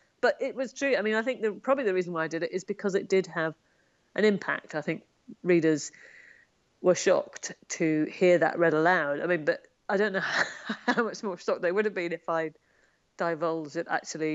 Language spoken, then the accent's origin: English; Northern Ireland, United Kingdom; born there; I was born in Northern Ireland and then I went to school